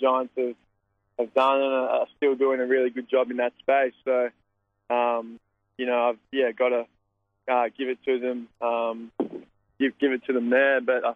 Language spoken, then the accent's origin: English; South Australia, Australia; so I had no choice but to be back in my home state playing for, you know, a big club in South Australia